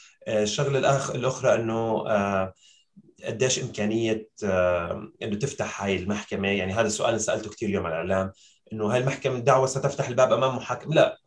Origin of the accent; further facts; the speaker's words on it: Syria; في خطر علينا كسوريين